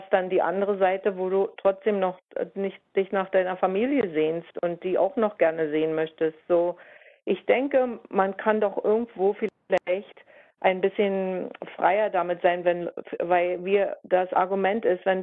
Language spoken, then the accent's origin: German; Berlin, Germany; now in Australia; ich bin von Ostberlin ausgewandert und dieses Land Australien hat mich aufgenommen.